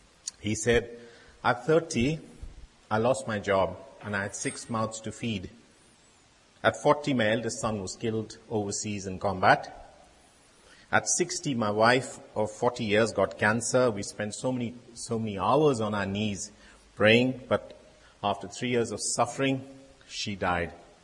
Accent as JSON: {"language": "English", "country": "India", "tie": "born or raised there", "said": "We, as a young child in India, or a young boy growing up in India, I was an army brat."}